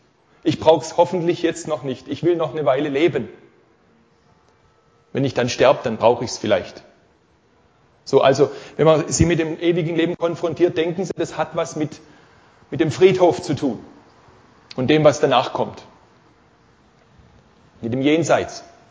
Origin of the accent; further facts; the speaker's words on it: Karlsruhe, Baden-Württemberg, Germany; ich komme aus Karlsruhe, bin dort in der Gemeinde in Karlsruhe schon einige Jahre